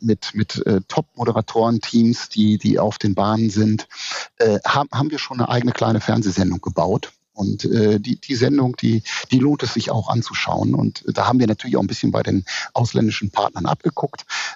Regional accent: Hanover, Lower Saxony, Germany; dann habe ich das als Hannoveraner ja schon schwer

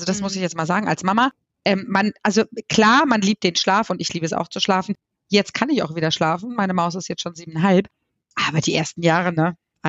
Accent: Lower Saxony, Germany; aus meiner Heimat, aus dem Osnabrücker Land

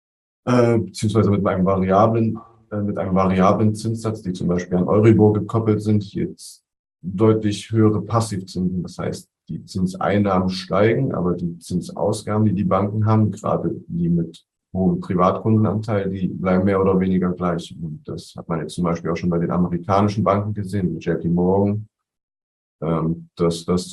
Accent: East Germany, Germany; Also ich als Ossi freue mich da doppelt.

